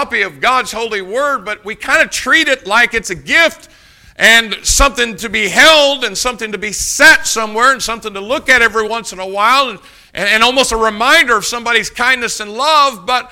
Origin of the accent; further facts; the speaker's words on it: United States; When I grew up here in Greene County, one of the things we did a lot in Greene County